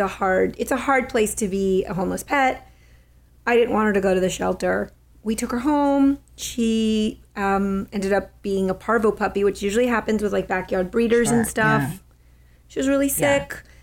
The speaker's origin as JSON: {"language": "English", "town": "Laredo", "region": "Texas", "country": "United States", "lives_now": "Austin, United States", "said": "I'm from Laredo, Texas. I live in Austin, Texas yeah. now, but was home visiting my family"}